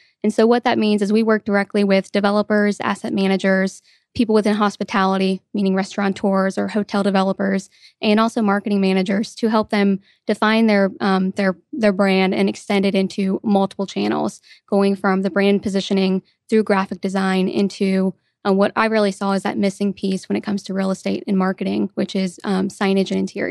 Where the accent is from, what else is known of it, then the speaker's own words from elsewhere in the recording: Kentucky, United States; also born or lived in Savannah, United States; now in Atlanta, United States; But I grew up in Northern Kentucky, a very small town.